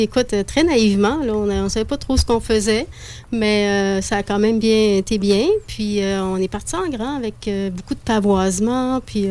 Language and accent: French; Quebec City, Quebec, Canada; Non, ben c'est vraiment qu'on vient de Québec.